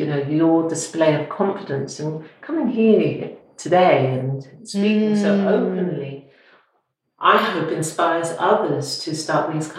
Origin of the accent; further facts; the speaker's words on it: Preston, North West England, United Kingdom; born there; also born or lived in Yorkshire; I was born in Preston. Now you go up north, they're just concerned about the fact that I was born in the House of Lancashire and then I went to school in the House of York.